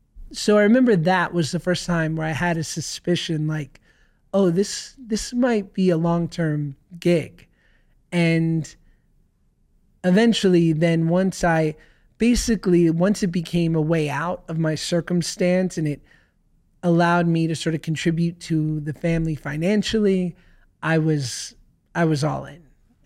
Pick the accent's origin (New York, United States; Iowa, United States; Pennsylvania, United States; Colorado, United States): New York, United States; I grew up in New York. I'm not a Nepo baby.